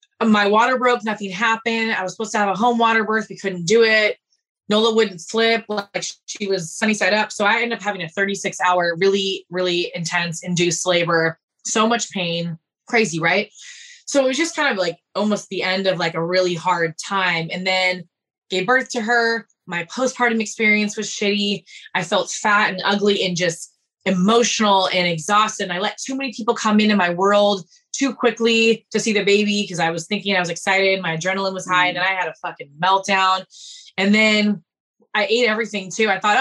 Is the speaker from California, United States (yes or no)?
yes; Newport Beach, California, United States; because I'm from Newport Beach, California, and we were in Long Beach at the time.